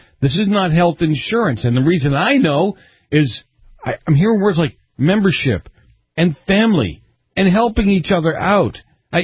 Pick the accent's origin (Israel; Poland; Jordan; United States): United States; Boston, Massachusetts; I grew up in Boston. I grew up in a little community in Boston, and we did help each other out.